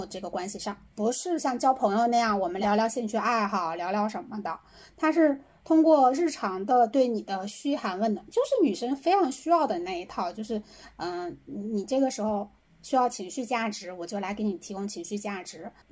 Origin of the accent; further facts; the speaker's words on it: southern China, China; 作为一个南方人，我又没有见过东北的那种雪